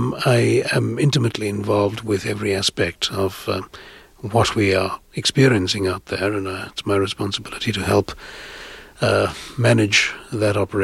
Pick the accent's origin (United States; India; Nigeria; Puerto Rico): India; It's the defining experience of my life was growing up in India